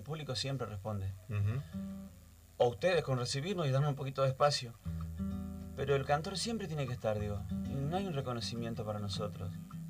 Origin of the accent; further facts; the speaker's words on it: Buenos Aires, Argentina; also born or lived in Santa Fe; Yo nací en Buenos Aires, en el Hospital Salaverry, que no existe más. La mitad de la primaria la hago en Santa Fe, en el San José, que era de varones